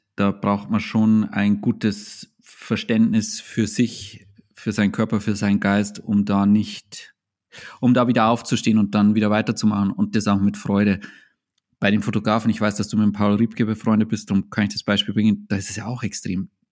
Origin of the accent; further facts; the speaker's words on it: Freyung, Bavaria, Germany; ich komme aus dem Bayerischen Wald, aus Freyung, das ist in der Nähe von Passau.